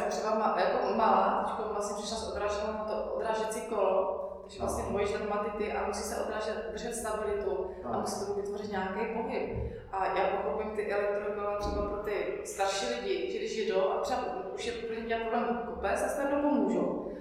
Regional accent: Orlová, Moravian-Silesian Region, Czechia; now in Ostrava, Czechia; protože jsem vlastně z Orlova, kde byla Antuková dráha zarostla trávou

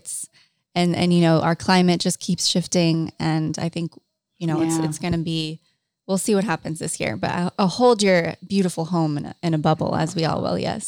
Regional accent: Topanga, California, United States; Well, I actually come from Topanga, so I know all about fire season.

